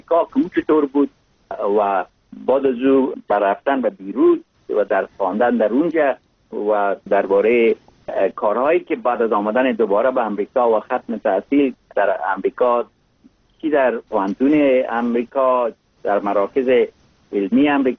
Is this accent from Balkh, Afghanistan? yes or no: yes; Mazar-i-Sharif, Balkh, Afghanistan; born there; آدم از یک جای مثل مزار شریف که در اونجا متولد شدم بیاید